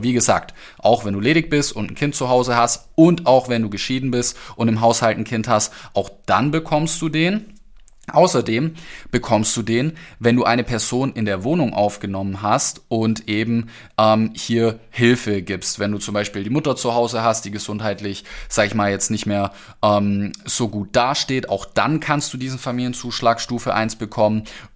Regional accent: Ludwigsburg, Baden-Württemberg, Germany; Ich komme ja aus Baden-Württemberg, genauer gesagt aus Ludwigsburg

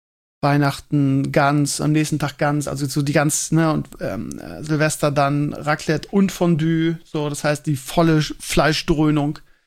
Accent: Scheeßel, Lower Saxony, Germany; Und in meiner alten Heimat in Schesel auch.

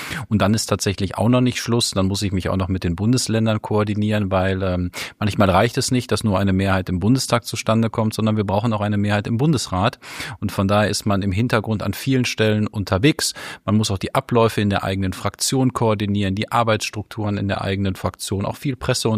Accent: Brilon, North Rhine-Westphalia, Germany; Wir kommen tatsächlich beide aus Bridon. Aus unserer Sicht, glaube ich, die schönste Stadt im Sauerland. Und wir sind auch beide aufs gleiche Gymnasium gegangen, in Bridon, in unserer Heimatstadt.

